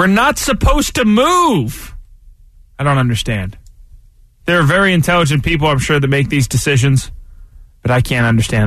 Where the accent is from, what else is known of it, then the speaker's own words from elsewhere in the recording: New Jersey, United States; You know, I'm a rube from South Jersey. I don't know that you have to pay everywhere.